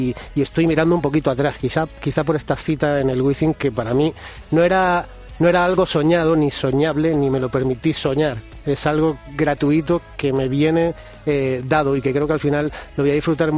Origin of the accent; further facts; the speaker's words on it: Murcia, Region of Murcia, Spain; now in Madrid, Spain; Pues hace 7 años yo soy de Murcia, y hace 7 años vine a vivir a Madrid